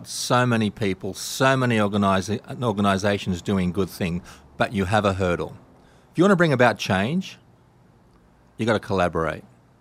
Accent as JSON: {"language": "English", "country": "Australia", "said": "Well, the World Kindness Movement is the global body, but I'm here as an Australian"}